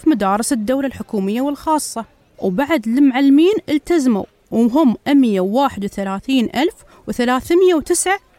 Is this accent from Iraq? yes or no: no; United Arab Emirates; ولكن الحمد لله بلادنا الإمارات تعلمت من جائحة كورونا وايد